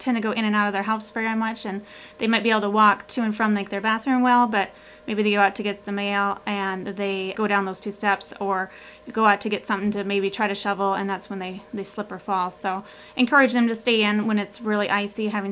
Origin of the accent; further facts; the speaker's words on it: Minnesota, United States; Not too much in this area, but I'm originally from Southwest Minnesota